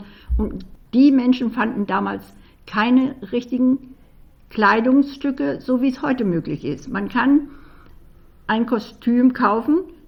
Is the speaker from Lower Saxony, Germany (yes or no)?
yes; Dorfmark, Lower Saxony, Germany; born there; denn ich bin ja in Dorfmark geboren